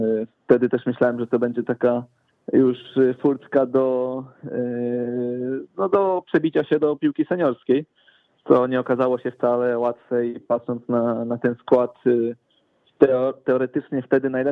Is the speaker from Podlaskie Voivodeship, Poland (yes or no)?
no; Warsaw, Masovian Voivodeship, Poland; te pół życia praktycznie piłkarskiego spędziłem w Warszawie i też jestem z Warszawy